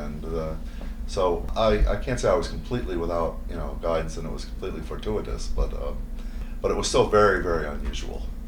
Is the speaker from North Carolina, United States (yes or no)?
no; Washington, District of Columbia, United States; I grew up in Washington, D.C. Walter Cronkite and Roger Mudd were my local TV announcers.